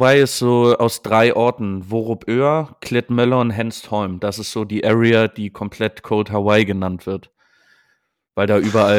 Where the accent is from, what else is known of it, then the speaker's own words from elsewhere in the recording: Hamburg, Germany; ich komme aus Hamburg